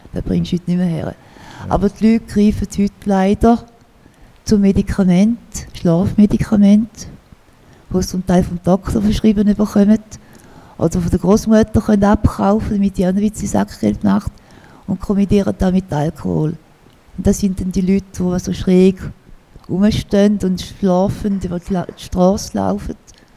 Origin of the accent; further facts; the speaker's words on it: Switzerland; da gehört sich einfach nicht als Schweizerin.